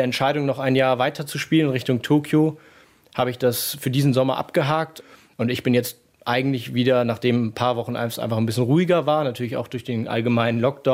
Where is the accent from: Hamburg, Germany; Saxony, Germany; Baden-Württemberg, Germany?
Hamburg, Germany; Und dann wollte ich zurück nach Hamburg gehen, in meine Heimatstadt